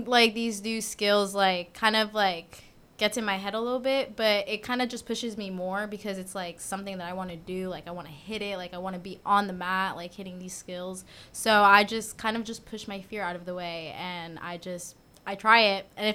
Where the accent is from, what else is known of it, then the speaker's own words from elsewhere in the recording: New Jersey, United States; now in Fresno, United States; So all my life, I grew up in the East Coast. I went to high school in New Jersey, and I did cheer my whole life. I've been at Fresno Pacific for all of my 5 years here.